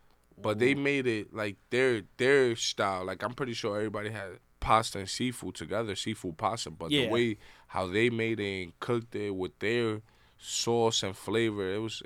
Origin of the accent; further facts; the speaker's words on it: Dominican Republic; I'm from the Dominican Republic.